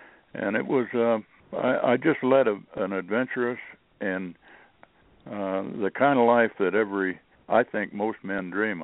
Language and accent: English; Oregon, United States; moved away as an adult; now in Montana, United States; I had a lot of wood products experience where I was raised in Oregon in the timber country.